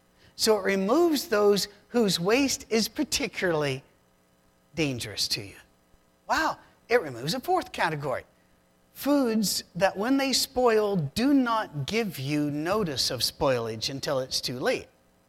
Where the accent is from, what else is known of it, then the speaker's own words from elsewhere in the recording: Tennessee, United States; Where are you all from? And I'll say Tennessee, and that rattles them a bit.